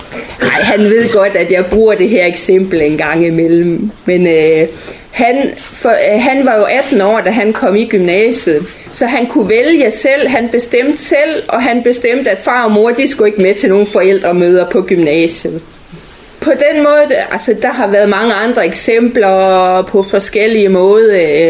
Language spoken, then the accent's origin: Danish; Frederikshavn, North Denmark Region, Denmark; moved away as an adult; selvom jeg er født dansker og boede her i Frederikshavn indtil jeg var 20 år. Men jeg kom tilbage til Danmark efter 20 år i udlandet